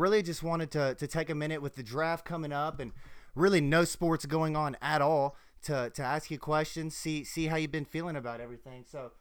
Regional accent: Memphis, Tennessee, United States; Yeah, so we're actually from Memphis originally.

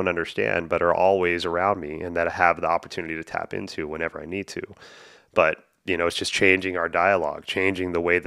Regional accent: the South, United States; You know, like I grew up in the South and it was kind of counterintuitive

